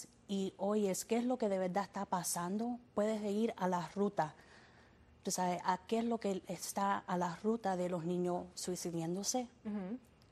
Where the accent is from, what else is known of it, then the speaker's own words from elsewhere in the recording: Cuba; Y nosotros somos cubanos.